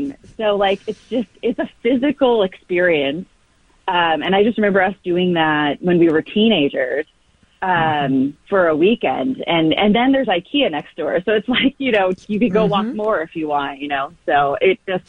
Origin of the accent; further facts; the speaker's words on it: Midwest, United States; No, I grew up in the Midwest. I love Mall of America.